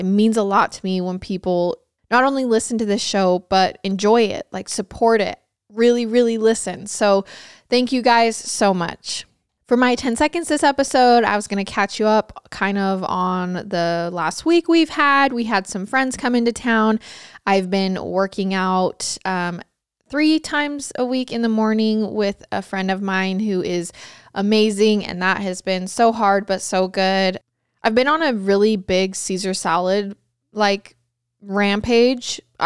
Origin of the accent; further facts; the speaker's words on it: Idaho, United States; Grissom actually grew up in Idaho, where I grew up, and went to a college that was an hour away from my hometown and graduated from there.